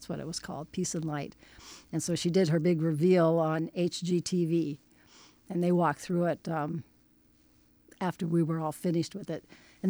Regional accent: Fairbanks, Alaska, United States; now in Wrangell, United States; We love Wrangell. Like I said, I'm from Fairbanks. It gets very, very cold and snowy, and it's so nice to do flowers here compared to Fairbanks.

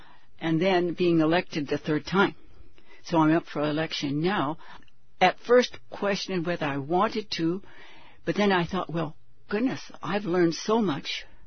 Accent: Prince of Wales Island, Alaska, United States; I was born and raised in Prince of Wales Island in a village with about 300 people. Very, very quaint.

